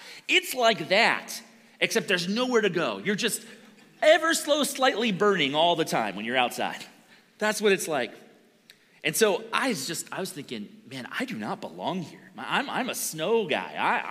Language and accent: English; Erie, Pennsylvania, United States; now in Tokorozawa, Japan; My family lives just outside of Tokyo in a town called Tokorozawa, but originally we come from Erie, Pennsylvania, up on the Great Lakes, and I served there as a pastor for almost 20 years.